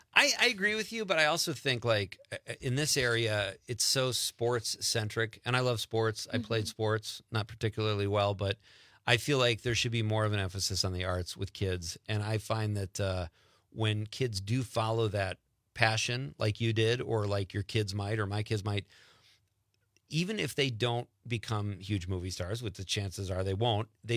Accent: Chicago, Illinois, United States; there's an actor called Dennis Farina, who was my Little League coach growing up in Chicago.

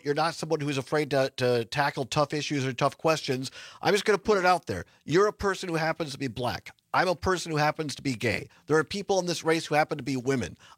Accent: Wisconsin, United States; So I come from Southwest Wisconsin, but I lived in Madison the better part of 20 plus years, but grew up out in Southwest Wisconsin.

